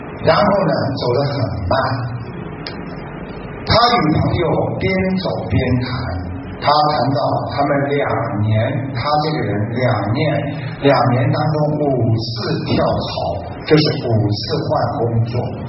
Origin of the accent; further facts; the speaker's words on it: China; 所以我们中国人讲一句话叫沉默是金啊。